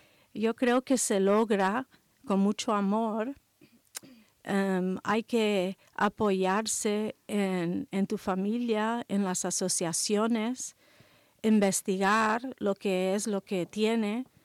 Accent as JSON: {"language": "Spanish", "region": "California", "country": "United States", "moved": "yes", "said": "Siempre cuando yo como soy californiana, pues hemos tenido que viajar mucho."}